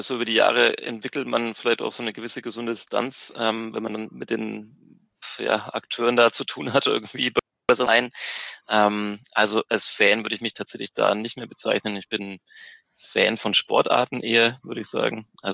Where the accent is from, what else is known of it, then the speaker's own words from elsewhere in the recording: Nuremberg, Bavaria, Germany; born there; Naja, ich bin in Nürnberg geboren